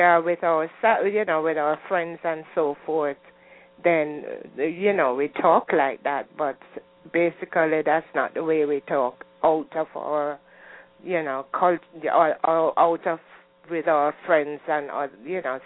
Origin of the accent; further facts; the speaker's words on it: Jamaica; But growing up in Jamaica, we had plays where we had to do Miss Lou.